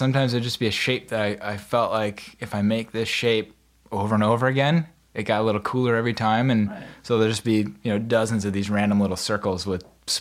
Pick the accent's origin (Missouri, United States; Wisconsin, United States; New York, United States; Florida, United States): Wisconsin, United States; now in Alaska, United States; Yes, I grew up in Wisconsin, in what I always thought was like this little woodsy town with farms nearby.